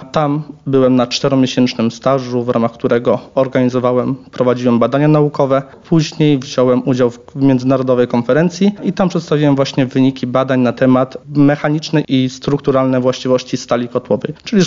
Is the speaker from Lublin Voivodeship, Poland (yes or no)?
yes; Biała Podlaska, Lublin Voivodeship, Poland; now in Kraków, Poland; mimo, że pochodzę z mniejszego miasta, a jestem w Krakowie, to żeby się pokazać, że nie jestem takim zaściankowym małym człowiekiem z Białej Podlaskiej